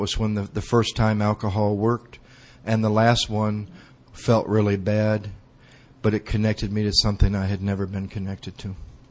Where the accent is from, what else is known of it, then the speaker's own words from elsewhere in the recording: Battle Creek, Michigan, United States; I grew up in Battle Creek, Michigan, which is halfway between Detroit and Chicago